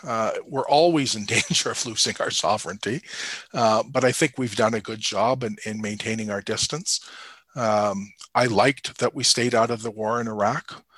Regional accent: British Columbia, Canada; And I come from, I'm not from Ontario, I come from British Columbia

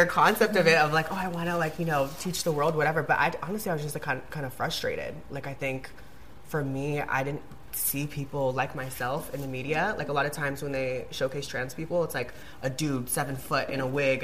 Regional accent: Virginia, United States; Right, I grew up in Virginia, so, you know, I grew up around Republicans, and very small, like, conservative town.

